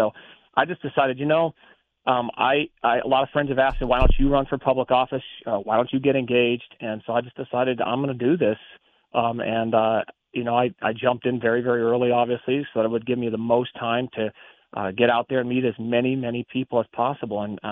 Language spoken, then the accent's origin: English; Tucson, Arizona, United States; Born and raised in Tucson, Arizona.